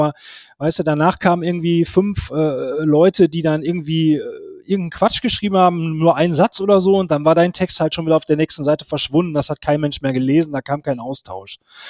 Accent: North Rhine-Westphalia, Germany; ich war auch immer schon ein Ruhrgebietsmensch, ne? Ich war immer schon ganz zufrieden mit meiner Heimat so

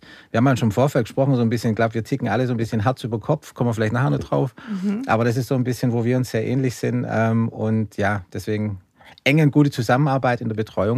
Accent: Baden-Württemberg, Germany; Ich komme aus dem Schwabenland.

